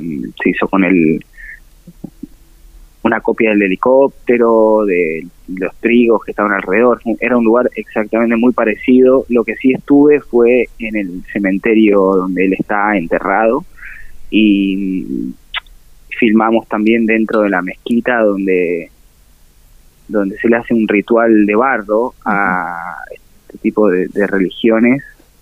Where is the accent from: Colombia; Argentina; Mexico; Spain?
Argentina; Mendoza; now in Buenos Aires, Argentina; desde que me vine a vivir acá a Buenos Aires, siendo, bueno, mendocino, muy joven